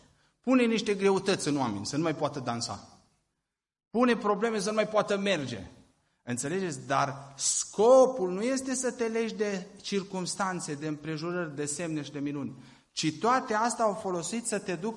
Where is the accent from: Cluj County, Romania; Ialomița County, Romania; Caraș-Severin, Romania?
Caraș-Severin, Romania; Marga; now in Oțelu Roșu, Romania; Eu locuiesc, adică am locuit acolo, locuiesc la Oțelul, dar satul meu natal este Marga.